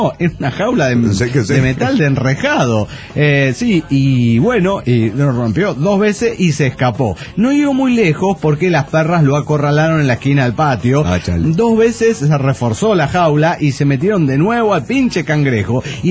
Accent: Golden, Colorado, United States; Hola, ¿cómo están? … de Golden, Colorado.

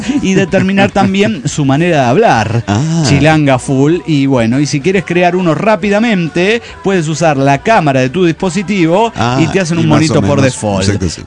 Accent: Bucaramanga, Santander, Colombia; de Bucaramanga, Colombia.

